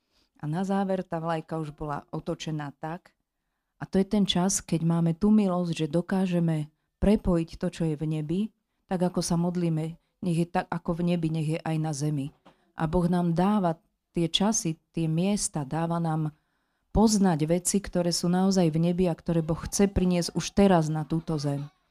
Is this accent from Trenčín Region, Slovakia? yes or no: no; Rumanová, Nitra Region, Slovakia; som z Rumanovej pri Nitre.